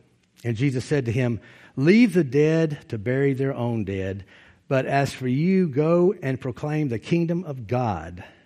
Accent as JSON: {"language": "English", "region": "Alabama", "country": "United States", "said": "By the way, I'm from Alabama."}